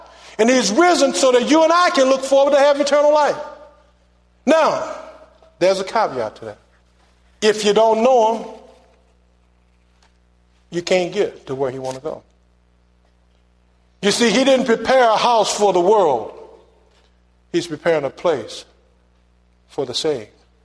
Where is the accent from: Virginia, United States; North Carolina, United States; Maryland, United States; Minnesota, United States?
Minnesota, United States; St. Paul; Every time I pick up the newspaper, somebody getting killed in Minneapolis, Chicago, St. Paul, my hometown.